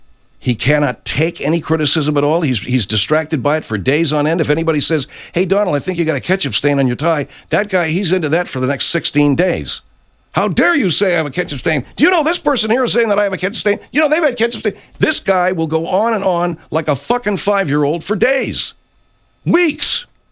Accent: United States; I'm an American.

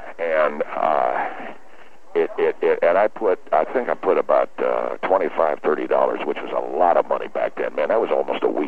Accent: Abilene, Texas, United States; moved away as an adult; I'm in from Abilene, Texas. I am 18 years of age. I've never been to California

